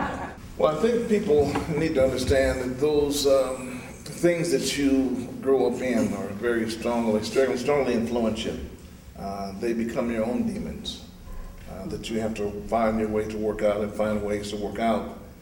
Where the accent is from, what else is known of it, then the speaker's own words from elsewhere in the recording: Portland, Oregon, United States; I was born and raised in Portland. My parents came from Arkansas